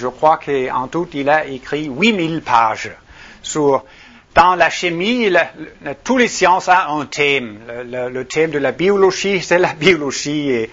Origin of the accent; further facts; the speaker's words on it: Copenhagen, Capital Region of Denmark, Denmark; French is a second language; Je suis du Copenhague, Danemark. J'ai appris le français au lycée au Danemark et j'ai aussi fait des études à l'Alliance française à Paris, sur le boulevard Raspail.